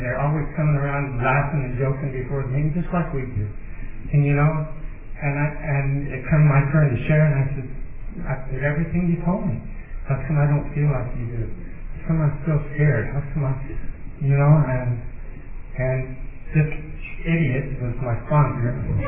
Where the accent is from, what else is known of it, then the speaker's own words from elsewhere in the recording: Indiana, United States; also born or lived in Florida / Oklahoma / Alabama; I'm from Indiana. After I got out of the service, I ended up in Florida. And I ended up in Oklahoma and Alabama, and I all across the country.